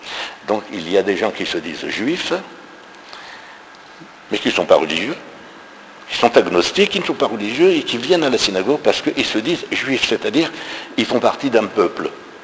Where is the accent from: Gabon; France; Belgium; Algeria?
Algeria; Alors, André Chabat, qui est président, et moi-même et d'autres, nous sommes d'Algérie. Donc en 1870, nos parents, nos grands-parents effectivement, ou nos arrière-grands-parents, étaient juifs algériens, ils n'étaient pas français.